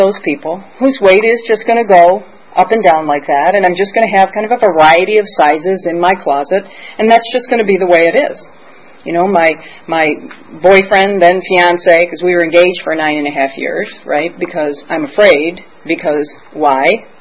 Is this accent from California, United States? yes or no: no; Michigan, United States; because I'm from Michigan, and so we were largely influenced by Dr. Bob.